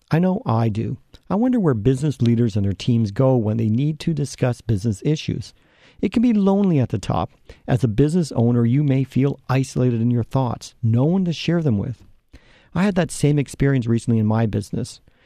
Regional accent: Canada; As a Canadian, I even apologized for sharing my experience.

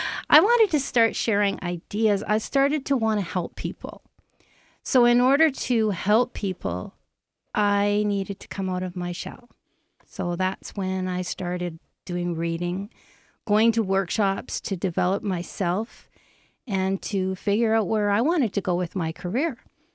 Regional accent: Winnipeg, Manitoba, Canada; born there; Well, I was born in Winnipeg, Manitoba.

